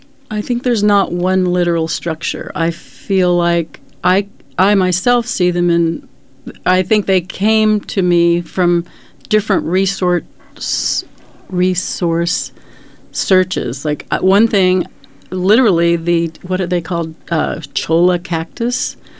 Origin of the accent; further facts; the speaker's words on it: Oklahoma, United States; growing up in Oklahoma, actually feel like I have almost no real connection to the Cherokee tribal cultures.